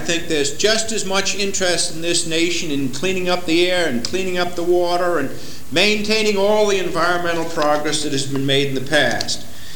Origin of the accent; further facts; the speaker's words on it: United States; Also, just speaking as an American, it seems to me it raises the level of dirty air in the country